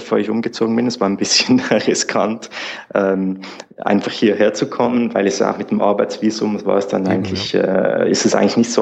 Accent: Zurich, Switzerland; moved away as an adult; now in Montreal, Canada; ich bin aus der Schweiz, aus der schönen Schweiz ursprünglich, in Zürich geboren. Bin von einigen Jahren nach Montreal ausgewandert

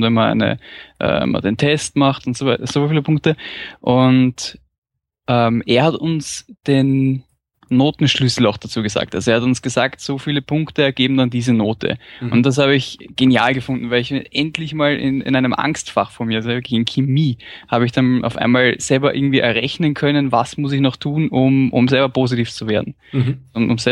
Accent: Austria; Also ich bin aus Österreich und ich bin Lehrer. Ich bin relativ junger Lehrer mit 28.

